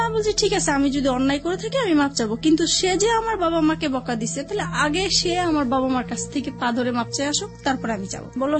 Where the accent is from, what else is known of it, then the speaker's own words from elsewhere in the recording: Dhaka, Dhaka Division, Bangladesh; যেহেতু ঢাকায় বড় হয়েছি